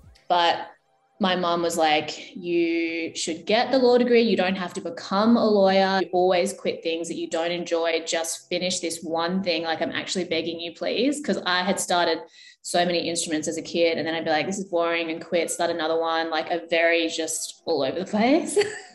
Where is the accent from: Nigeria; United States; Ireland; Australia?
Australia; Perth, Western Australia; moved away as an adult; also born or lived in Shanghai, China; I grew up in Perth, Australia. My family is from Fujian province, and I pretty much lived here consistently until my early 20s.